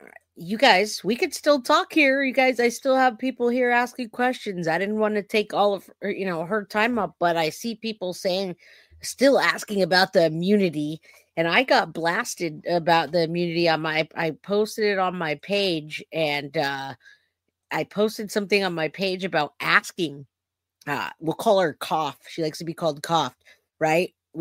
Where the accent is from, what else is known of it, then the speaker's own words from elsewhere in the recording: San Jose, California, United States; I'm from San Jose, California. So thank you. I love my California folks.